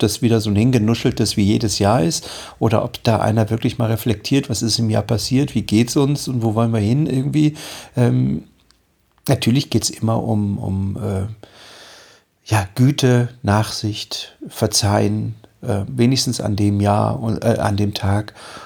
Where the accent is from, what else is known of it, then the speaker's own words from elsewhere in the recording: East Germany, Germany; ich bin in der DDR aufgewachsen.